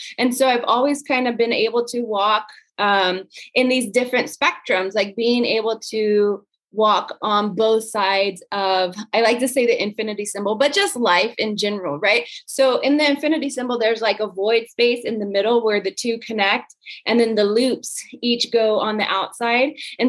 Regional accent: California, United States; moved away; also born or lived in Hawaii / Seattle; I was raised in California, and then I moved to Hawaii for about 15 years. And now I'm in New Mexico. I spent some time in Seattle, so I'm kind of like all over the place.

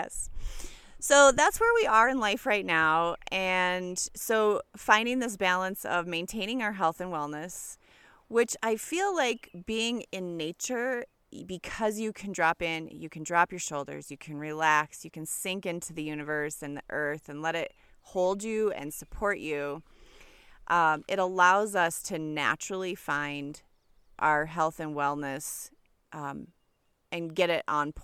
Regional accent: Minnesota, United States; we're being from Minnesota, the things that are happening in Minneapolis right now is definitely not something to ignore.

